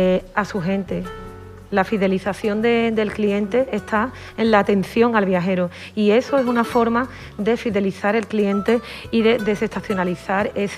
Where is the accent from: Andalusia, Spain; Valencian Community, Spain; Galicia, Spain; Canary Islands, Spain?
Andalusia, Spain; Sanlúcar de Barrameda; Una que soy de Sanlúcar de Barrameda.